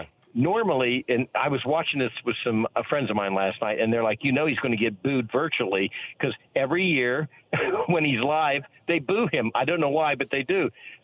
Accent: Ohio, United States; My home state of Ohio is about 540 people.

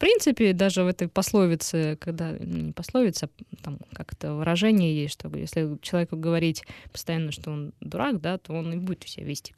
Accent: Russia; now in Ukraine; я там переехала из России 1,5 года назад.

